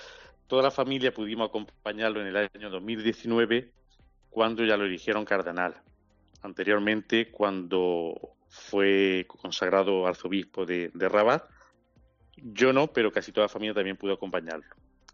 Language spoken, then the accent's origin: Spanish; Vélez Rubio, Andalusia, Spain; Así que yo soy de Vélez Rubio